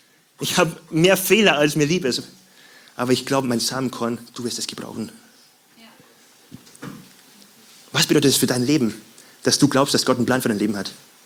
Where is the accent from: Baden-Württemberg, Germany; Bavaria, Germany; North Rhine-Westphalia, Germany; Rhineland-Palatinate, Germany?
Bavaria, Germany; ich komme aus Bayern. Ich komme aus einem kleinen Dorf in Bayern.